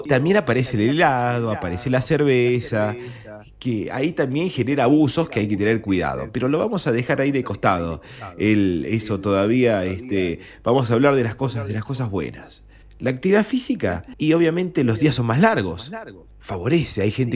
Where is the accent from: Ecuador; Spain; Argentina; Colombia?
Argentina; como buenos argentinos